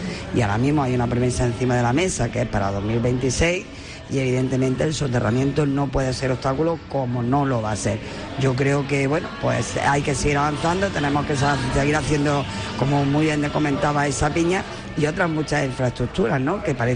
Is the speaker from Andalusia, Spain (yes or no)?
yes; Almería, Andalusia, Spain; los que somos de Almería de toda la vida